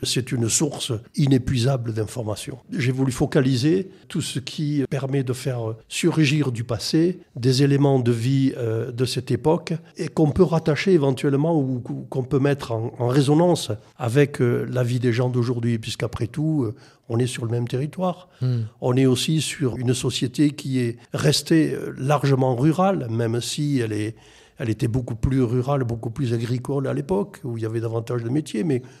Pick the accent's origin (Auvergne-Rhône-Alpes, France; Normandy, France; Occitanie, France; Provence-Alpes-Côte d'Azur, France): Occitanie, France; born there; moved away; also born or lived in Gironde; En réalité, je suis Aveyronnais de naissance. Mais j'ai quitté l'Aveyron il y a fort longtemps